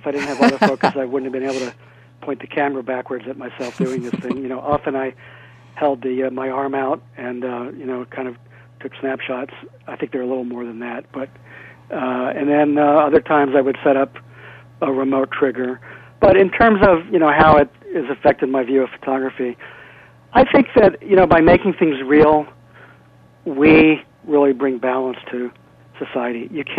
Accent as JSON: {"language": "English", "town": "Wilmington", "region": "Delaware", "country": "United States", "tie": "born or raised there", "said": "I was a rebellious teenager in my hometown of Wilmington, Delaware."}